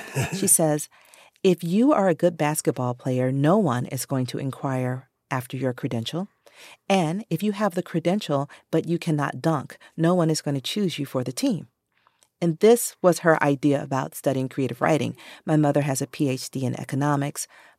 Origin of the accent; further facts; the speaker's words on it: Atlanta, Georgia, United States; I was born downtown. I am from Atlanta. I grew up in Southwest Atlanta, which is a pretty much exclusively Black side of town.